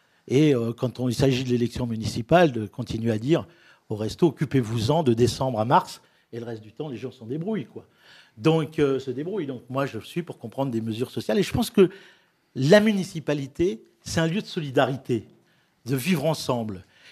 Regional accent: Le Cateau-Cambrésis, Hauts-de-France, France; conseiller général du Cateau-Cambrésis, ma ville natale.

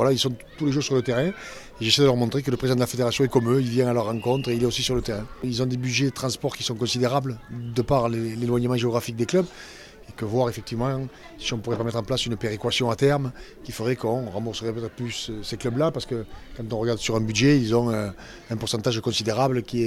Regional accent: Rodez, Occitanie, France; born there; puisque je suis né à Rodez, j'ai donc atterri à Rodez, ça me fait toujours quelque chose, même si j'y ai pas grandi, j'y suis simplement né

